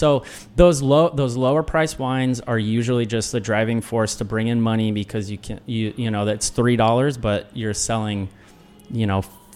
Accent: McMinnville, Oregon, United States; It's called McMinnville.

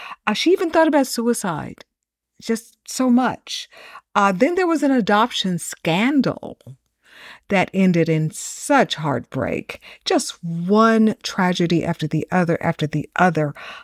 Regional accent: Texas, United States; also born or lived in Tennessee; But I grew up in Texas, as many of you know, and also lived a while in Tennessee.

